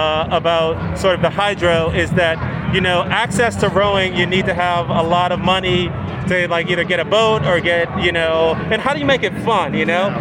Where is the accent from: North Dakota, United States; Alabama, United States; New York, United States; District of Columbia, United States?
District of Columbia, United States; Washington; Let's say I grew up in Washington, D.C., and, you know, there was a lot going on